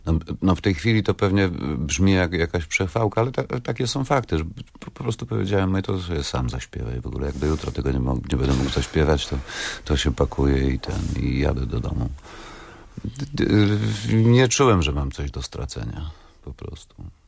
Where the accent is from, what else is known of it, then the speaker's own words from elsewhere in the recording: Wrocław, Lower Silesian Voivodeship, Poland; ja jestem wrocławianinem. I praktycznie takim wrocławianinem, który nawet we Wrocławiu nie zna ludzi